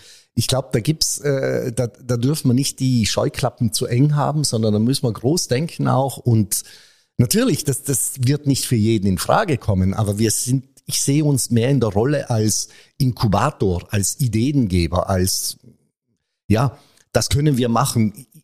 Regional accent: Italy; Ich komme aus Italien

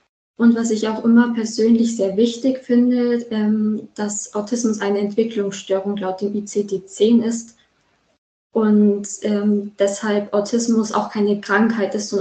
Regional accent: Wernberg, Bavaria, Germany; Ich komme aus Wernberg.

